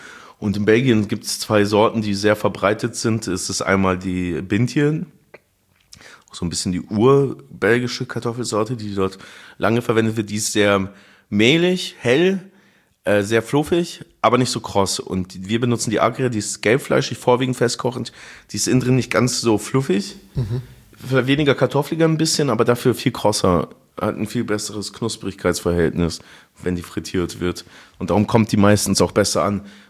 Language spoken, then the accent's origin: German; Munich, Bavaria, Germany; Ich bin ja in München aufgewachsen